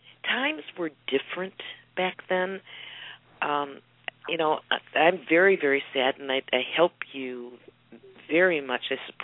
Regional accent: Chicago, Illinois, United States; because we grew up in Chicago. Chicago is a tough city, and there's lots of opportunities, you know, to go into a gang

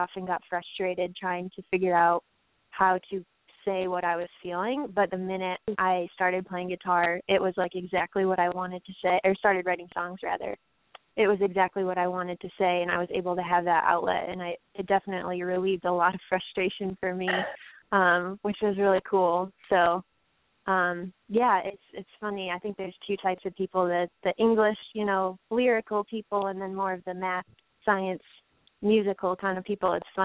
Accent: Michigan, United States; So I'm from Michigan originally, just north of Detroit, and grew up taking piano lessons, and just I loved it.

